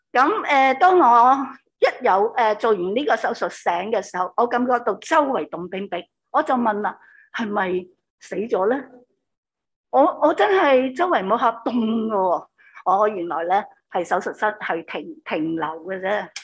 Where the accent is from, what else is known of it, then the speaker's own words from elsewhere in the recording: Hong Kong; 小學我是大角咀平安福音堂翻住日学，中学深水埗，好啦，啱啱出嚟做嘢，荃湾堂生咗小朋友就嚟咗屯平，所以系真系系我嘅生于斯长于斯平安福音堂吓。